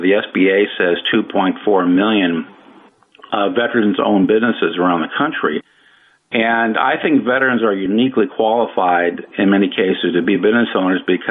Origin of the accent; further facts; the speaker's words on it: Michigan, United States; I live in Michigan, by the way. I'm from Michigan.